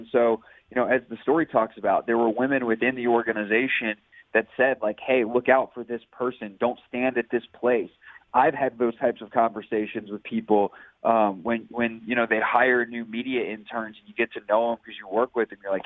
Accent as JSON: {"language": "English", "region": "the Carolinas", "country": "United States", "said": "I mean, one, I'm from the Carolinas, so, like, I followed him from afar for years before he obviously got to Washington in January."}